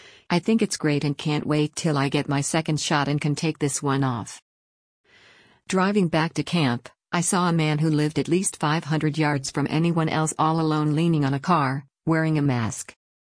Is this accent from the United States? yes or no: yes; North Carolina, United States; Much better than my home state of North Carolina where an indoor mask mandate is still in place.